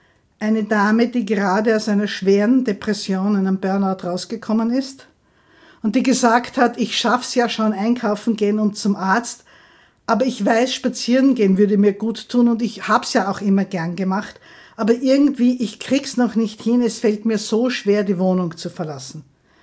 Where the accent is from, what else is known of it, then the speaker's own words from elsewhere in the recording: Graz, Styria, Austria; ich komme aus der Steiermark, aus Graz